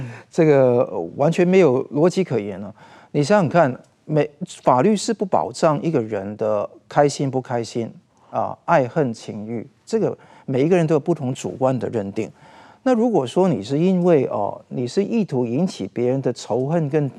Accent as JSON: {"language": "Chinese", "country": "Taiwan", "said": "所以我看呢、啊，未来的人是外国人哦、啊，我台湾人哦、啊，要到香港去，我觉得是冒着极大风险。"}